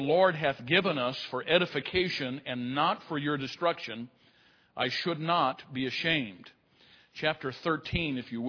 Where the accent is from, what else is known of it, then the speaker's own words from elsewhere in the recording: St. Louis, Missouri, United States; born there; I was born in St. Louis, okay?